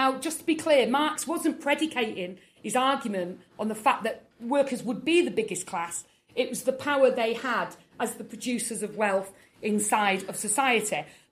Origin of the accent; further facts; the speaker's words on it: United Kingdom; now in Australia; When it comes to schooling, God, it makes me really laugh as a Brit.